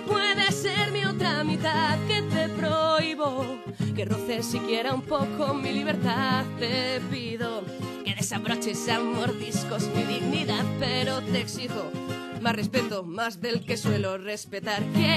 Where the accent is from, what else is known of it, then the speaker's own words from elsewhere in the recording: Calahorra, La Rioja, Spain; han venido desde Calahorra, desde mi tierra de La Rioja